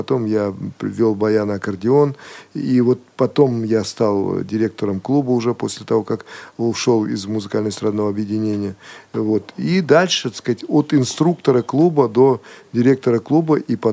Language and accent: Russian; Moscow, Russia; born there; я родился в Москве, а родина моих родителей – Казань.